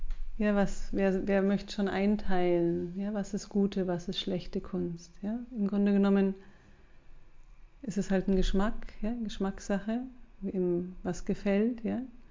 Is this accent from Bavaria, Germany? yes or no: yes; Bavaria, Germany; moved away; ich bin ja ursprünglich aus Bayern, auch wenn man das nicht hört.